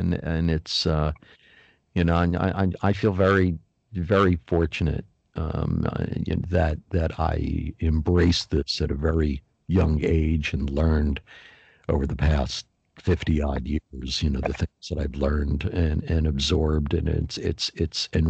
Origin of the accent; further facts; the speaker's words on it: Philadelphia, Pennsylvania, United States; I'm from Philadelphia. I'm one of the voting critics.